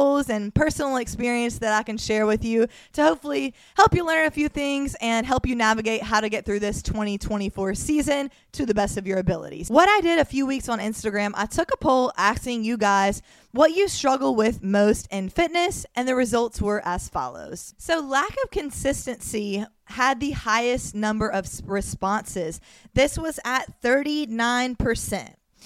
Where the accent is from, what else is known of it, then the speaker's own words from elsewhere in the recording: Mobile, Alabama, United States; now in Miami, United States; you know I'm from Mobile, Alabama. That's when I started my career as a personal trainer and a nutrition coach. About a year and a half ago, I moved to Miami, Florida